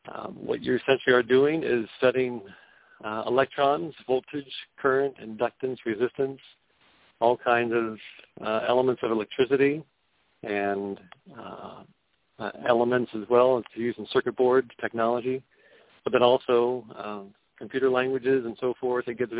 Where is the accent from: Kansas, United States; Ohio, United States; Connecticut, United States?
Ohio, United States; Cincinnati; My aspirations growing up, well, I had always loved playing the piano, always loved music.